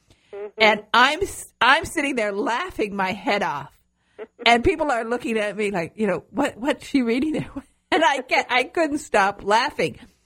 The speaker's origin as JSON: {"language": "English", "region": "Michigan", "country": "United States", "said": "First of all, because I'm from Michigan and we eat a lot of rutabagas."}